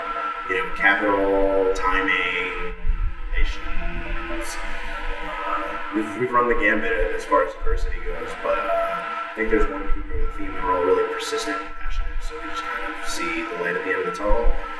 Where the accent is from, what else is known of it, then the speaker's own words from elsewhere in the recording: New Jersey, United States; moved away as an adult; now in Asheville, United States; I grew up in New Jersey and left there to go to culinary school in Denver, Colorado.